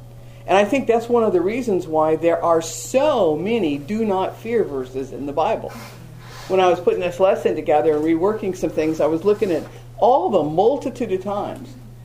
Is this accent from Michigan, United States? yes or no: no; Hawaii, United States; I was raised in Hawaii as a kid, and lizards were everywhere.